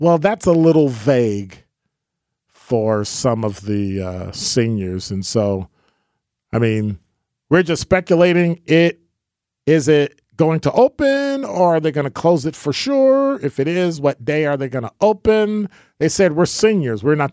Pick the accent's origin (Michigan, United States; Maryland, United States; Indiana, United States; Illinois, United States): Illinois, United States; Chicago; I look forward to visiting my hometown